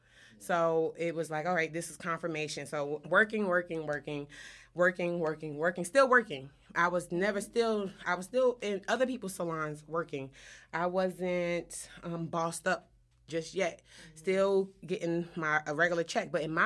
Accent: New Jersey, United States; I'm originally from New Jersey.

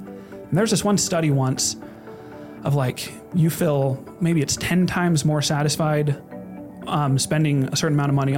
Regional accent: Bountiful, Utah, United States; I'm from Bountiful, Utah.

